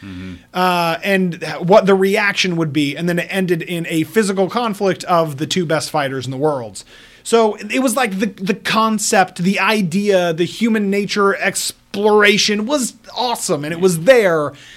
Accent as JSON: {"language": "English", "region": "Utah", "country": "United States", "said": "He was from Liberty Hill, Texas, and I'm from Utah, right?"}